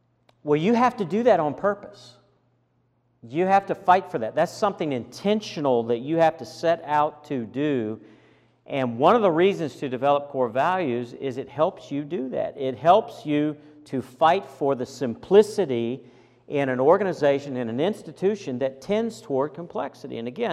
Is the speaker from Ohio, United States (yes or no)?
no; Virginia, United States; well, I grew up in Virginia, you know, when you put your overalls on, you're going out to do some work